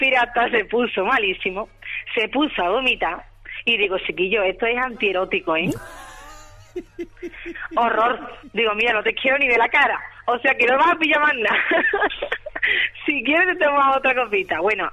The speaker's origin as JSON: {"language": "Spanish", "country": "Spain", "said": "yo soy española a muerte, yo independentista, regionalista, nada."}